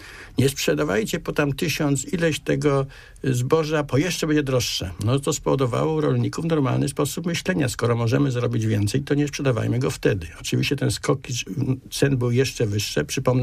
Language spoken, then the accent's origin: Polish; Poznań, Greater Poland Voivodeship, Poland; Ja generalnie bardzo jestem poznaniakiem